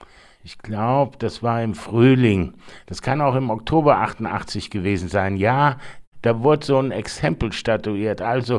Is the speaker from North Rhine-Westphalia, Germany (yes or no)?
no; Rostock, Mecklenburg-Vorpommern, Germany; also born or lived in Weimar; die Rostocker Gruppe, wo ich herkomme, Freunde aus der Abiturzeit, Freunde, die man dort hatte. Ich war dort in Kirchenkreisen, Friedensgottesdienste, die wir in Rostock hatten.